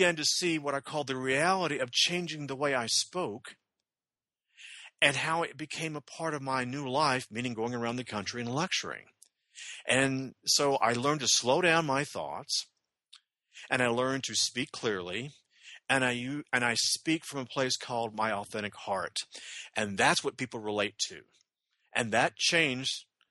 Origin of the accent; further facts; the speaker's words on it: Southern US, United States; And it's funny, too, because, you know, I'm from the South.